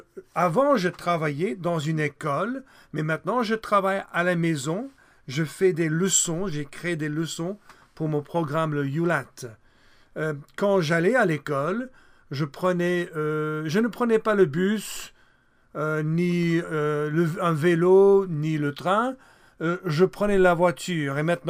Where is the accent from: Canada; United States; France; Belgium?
United States; French is a second language; J'ai 62 ans. Je suis américain, donc j'habite aux États-Unis. J'habite dans une maison à la campagne avec ma famille.